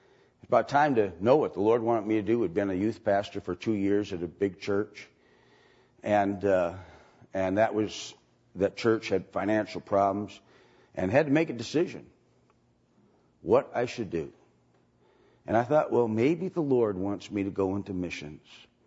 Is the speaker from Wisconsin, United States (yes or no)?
yes; Waukesha, Wisconsin, United States; And I thought about my hometown, no church. I thought about Waukesha.